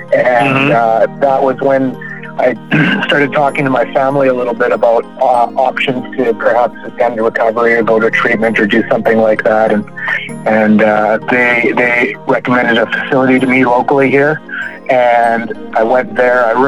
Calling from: Vancouver, British Columbia, Canada; I am calling you guys from Vancouver, Canada.

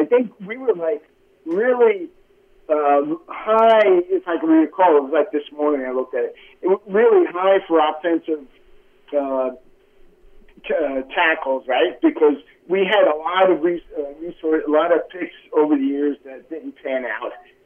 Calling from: North Carolina, United States; from North Carolina.

